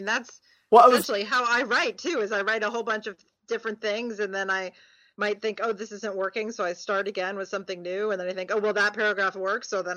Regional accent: New Jersey, United States; No, I grew up in New Jersey. We had no roosters. We had no cows. We had pigeons.

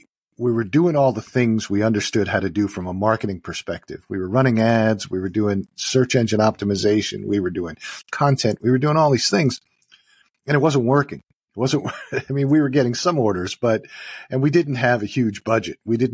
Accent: New York City, New York, United States; So I originally a New Yorker, born and raised in the Bronx, in the shadow of Yankee Stadium. So I grew up as a sports enthusiast

